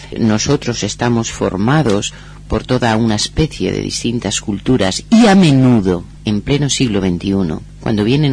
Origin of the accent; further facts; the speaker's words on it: Valencian Community, Spain; Yo tengo muy claro que soy una española del País Valenciano.